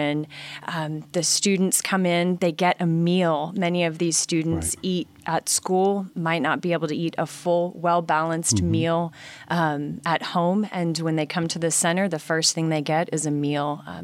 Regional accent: Texas, United States; now in Shreveport, United States; And like I told you earlier, I'm from Texas. I'm newly planted in Shreveport, and Shreveport has been so welcoming.

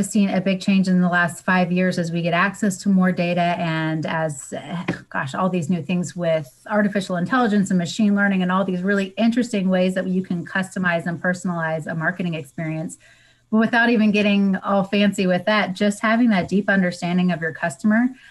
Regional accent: San Diego, California, United States; and I grew up in San Diego and I had never really left California.

